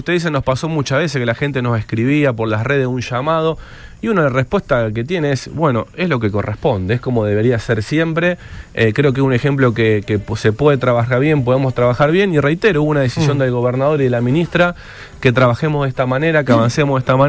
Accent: Pergamino, Buenos Aires Province, Argentina; Yo soy de Pergamino

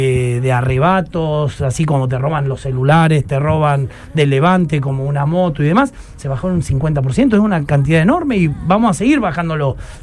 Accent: Rosario, Santa Fe, Argentina; me emociona como rosarino

